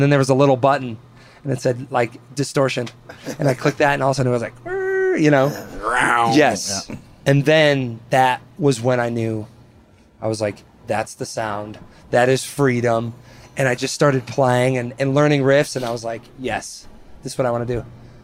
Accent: Wisconsin, United States; Dude, growing up in Wisconsin for me was like growing up like 30 years behind.

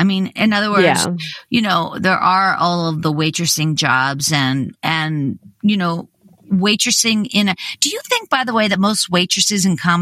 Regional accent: Pittsburgh, Pennsylvania, United States; I'm from Pittsburgh, Pennsylvania.

